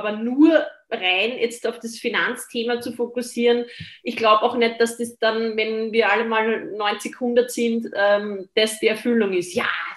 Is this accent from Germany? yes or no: no; Austria; aber bei uns in Österreich war es in meiner Generation so